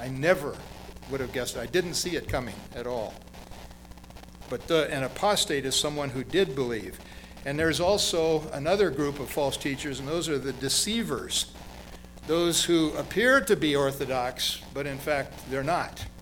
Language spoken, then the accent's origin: English; Brazil; I grew up in Brazil